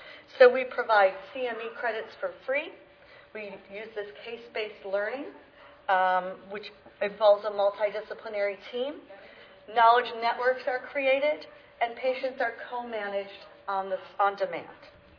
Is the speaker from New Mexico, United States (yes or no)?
yes; New Mexico, United States; And I'm from New Mexico